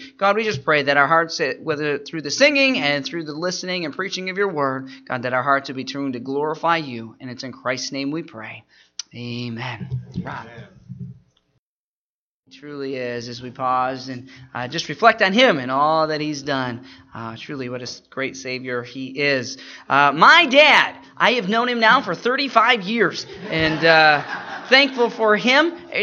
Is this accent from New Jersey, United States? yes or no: no; Muskegon, Michigan, United States; born there; I was born in Muskegon, and my dad was called to go to Bible college after I was born.